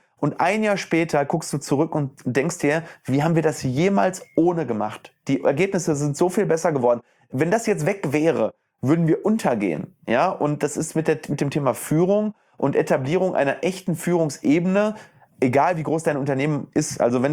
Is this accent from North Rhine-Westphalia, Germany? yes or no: yes; Herne, North Rhine-Westphalia, Germany; ich komme aus Herne.